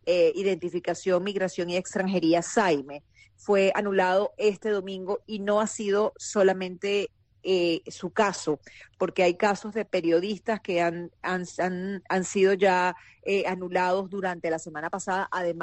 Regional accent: Venezuela; como ciudadana venezolana

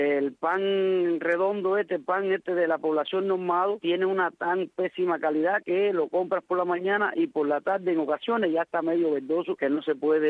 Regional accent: Cuba; nosotros los cubanos a pie.

